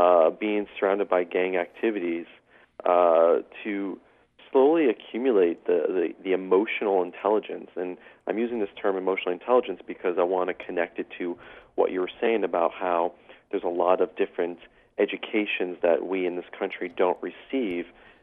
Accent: Brooklyn, New York, United States; it was a lot of violence growing up in Brooklyn, in South Brooklyn in the late 80s, playing basketball with some very dangerous characters

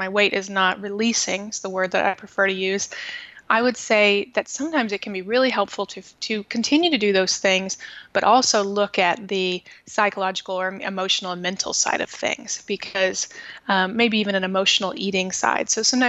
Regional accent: Midwest, United States; also born or lived in Dallas; now in Kansas City, United States; I mean, I'm from the Midwest, you know, I live in Kansas City now, but I did live in Dallas for the past 7 years until about a year and a half ago.

